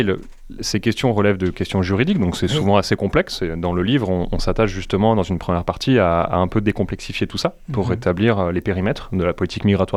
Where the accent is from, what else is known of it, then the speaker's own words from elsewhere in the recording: Sommières, Occitanie, France; Je pense que j'ai grandi à Sommières.